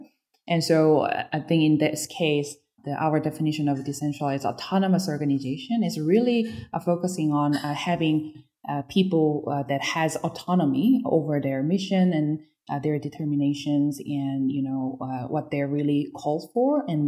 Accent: South Korea; I'm myself from Korea

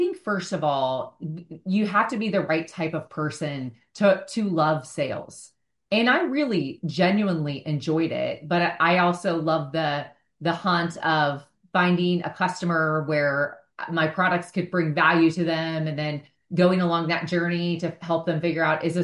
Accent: Indiana, United States; So I am from a fairly small town in Indiana. So I grew up Midwest

